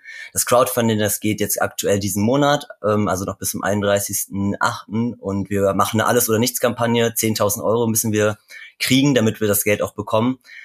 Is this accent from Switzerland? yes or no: no; Münster, North Rhine-Westphalia, Germany; Wir kommen aus Münster in Nordrhein-Westfalen.